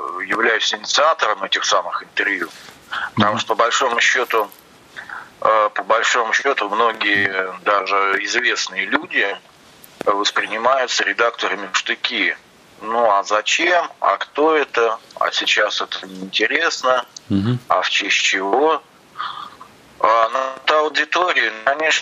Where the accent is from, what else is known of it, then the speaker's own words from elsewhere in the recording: Tolyatti, Samara Oblast, Russia; Это уроженец моего родного города Тольятти.